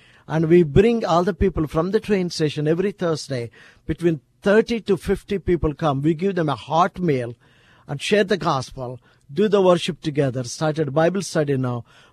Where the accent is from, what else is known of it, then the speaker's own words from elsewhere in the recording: India; They're all Germans, but I'm an Indian